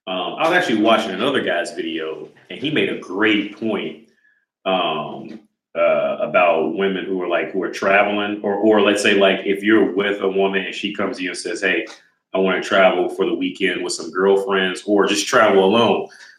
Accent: United States; I bumped into her because I'm from America.

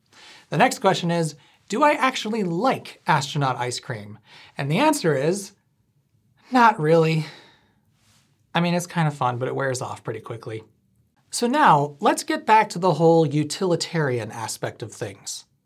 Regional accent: Midwest, United States; And yes, I am a Midwesterner and I look like this.

